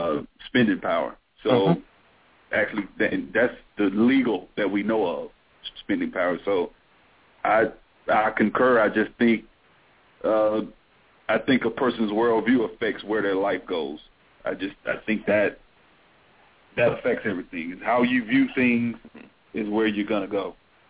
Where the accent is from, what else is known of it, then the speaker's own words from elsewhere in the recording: Montgomery, Alabama, United States; now in Atlanta, United States; No, I'm in Atlanta. But I'm from